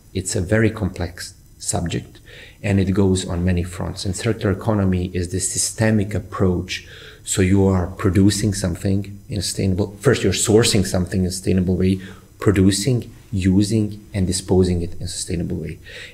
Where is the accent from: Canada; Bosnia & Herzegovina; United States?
Bosnia & Herzegovina; I come from Bosnia. I'm very much connected to my country. I have family there. I go there.